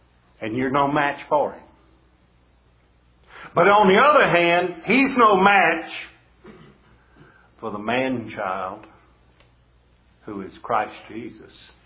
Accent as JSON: {"language": "English", "region": "the South", "country": "United States", "accent": "Southern", "said": "I'm sure I mispronounced a lot of words. I'm a Southerner. Hey, we attack it the way we can. I speak Southern."}